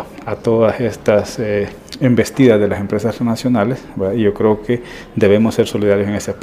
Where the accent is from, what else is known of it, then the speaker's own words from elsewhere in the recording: El Salvador; Yo creo que nosotros como salvadoreños, como sociedad civil, debemos aprovechar esta oportunidad